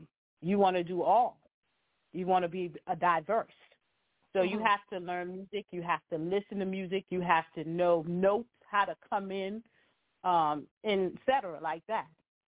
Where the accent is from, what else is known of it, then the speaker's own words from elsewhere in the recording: Charleston, South Carolina, United States; I'm from Charleston, South Carolina, right here, James Island. Mm-hmm. Yeah, I was born and raised in Charleston, right here on James Island.